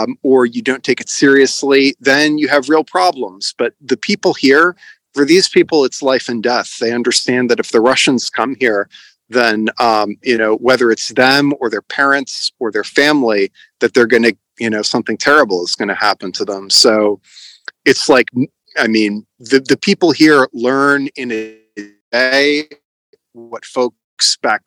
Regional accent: United States; now in Ukraine; I'm an American citizen, and the unit that I'm with a pretty special unit.

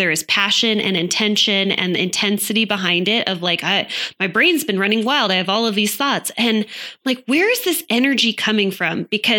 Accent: Salt Lake City, Utah, United States; I mean, I came from Salt Lake.

